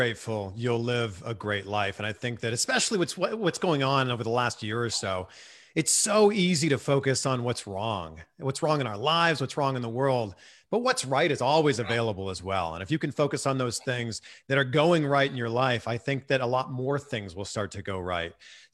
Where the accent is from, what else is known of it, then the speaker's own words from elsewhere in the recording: Toronto, Ontario, Canada; But I will say I'm originally from Toronto.